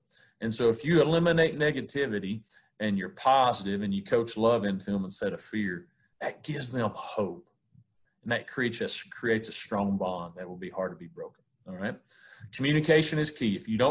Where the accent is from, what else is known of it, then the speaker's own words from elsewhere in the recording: Tennessee, United States; I grew up in East Tennessee on a farm with my grandparents that had, it was their farm, and we lived at the bottom of it.